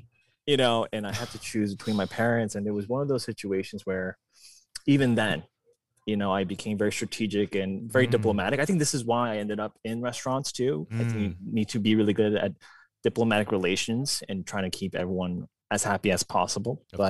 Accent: United States; You know, I grew up in America.

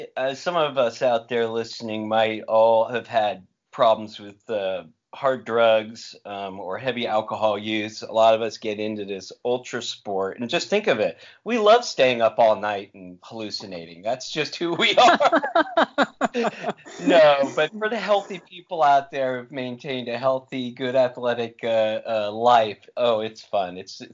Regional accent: Marin County, California, United States; Yeah, well, so I was raised in Marin County. So, you know, in those days, it was all hot tubs and peacock feathers.

